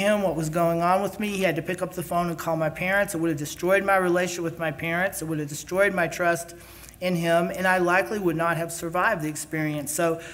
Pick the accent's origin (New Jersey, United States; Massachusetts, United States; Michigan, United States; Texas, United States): Texas, United States; You know, when I grew up in Texas, I had a very difficult time as a young person in high school.